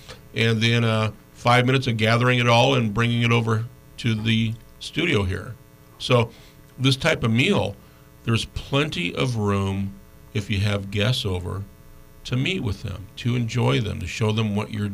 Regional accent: Fairbanks, Alaska, United States; You know, it's interesting how you talk about the hood, the kids in the hood, and the household, and growing up in Fairbanks and dinner time.

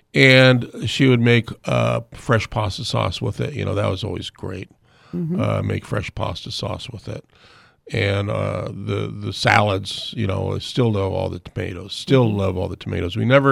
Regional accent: Fairbanks, Alaska, United States; growing up in Fairbanks, Alaska, you know, my mom always put on dinner, and every dinner was vegetables.

